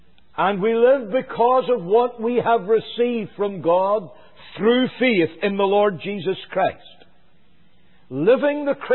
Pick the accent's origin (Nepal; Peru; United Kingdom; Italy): United Kingdom; Northern Ireland; now in United States; I don't come from South Carolina. I have got most of the accent off pat now, as you understand, but I don't come from here. I come from Northern Ireland.